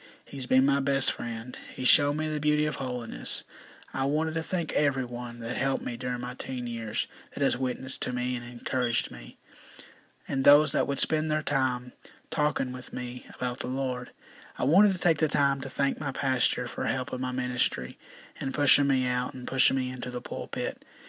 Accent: Richmond, Kentucky, United States; born there; I was born on September the 8th, 1992, in Richmond, Kentucky.

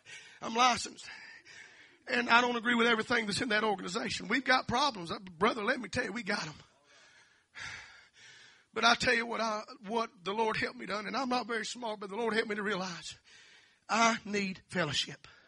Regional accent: Laurinburg, North Carolina, United States; When I moved to my hometown, Laurinburg, where I was born at, I thought, man, I'm going to take every revival in.

